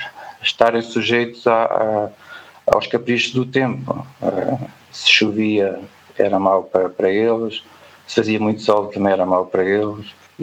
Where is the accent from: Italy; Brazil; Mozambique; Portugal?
Portugal; Figueiró dos Vinhos, Leiria; Eu, por exemplo, aqui na minha terra, em Figueirão dos Vinhos, quando eu era miúdo, tinha mais de 11 mil habitantes e agora é praticamente metade.